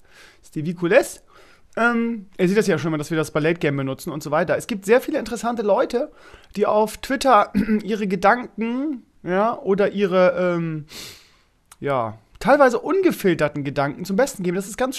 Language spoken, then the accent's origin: German; Bremen, Germany; accent: North German; ja, ich komme aus Bremen. Sagt er, ja, sind wir Nachbarn, ich komme aus Oldenburg, ich habe gleich gehört irgendwie, an deinem Dialekt. Scheinbar haben wir Bremer noch irgendwas drinne, auch wenn wir eigentlich Hochdeutsch sprechen